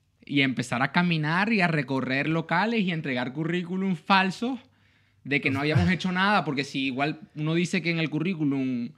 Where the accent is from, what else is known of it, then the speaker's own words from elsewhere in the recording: Maracaibo, Zulia, Venezuela; moved away as an adult; Maracaibo